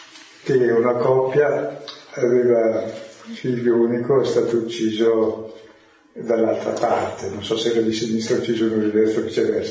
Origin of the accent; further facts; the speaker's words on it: Milan, Lombardy, Italy; Sono di Milano, torno di Milano